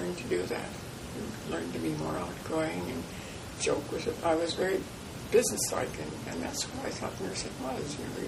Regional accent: Davenport, North Dakota, United States; I went to a country school at Davenport. That's where I started. And then my parents being tenants, they moved from Davenport to Wheatland, North Dakota, or it was near Castleton.

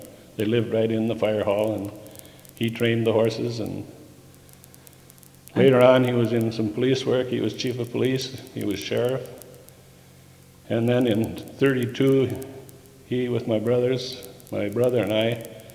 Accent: Moorhead, Minnesota, United States; Okay, I was born in Moorhead.

